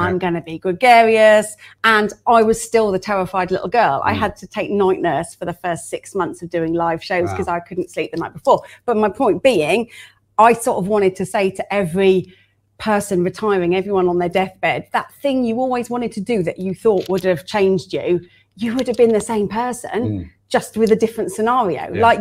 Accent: United Kingdom

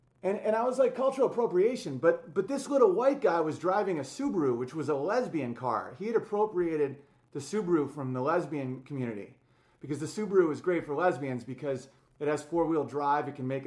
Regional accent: United States; born there; I'm Native American, like because I'm born in America.

